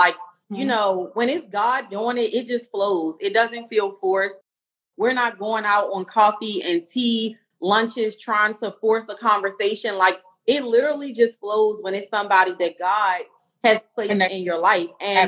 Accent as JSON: {"language": "English", "town": "Baltimore", "region": "Maryland", "country": "United States", "said": "yes, I'm from Baltimore."}